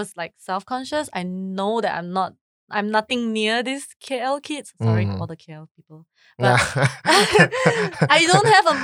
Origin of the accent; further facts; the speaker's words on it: Belize; But it was an eye-opening experience for me, knowing that I came from Belize. I don't have much resources.